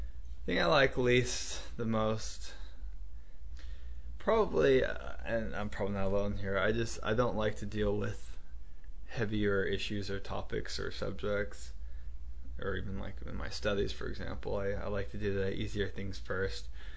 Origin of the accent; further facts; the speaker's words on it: the South, United States; I grew up in the South, and that had a lot to do with who I am. I grew up in a very small town of about 2,000 people, so everyone knew each other, really.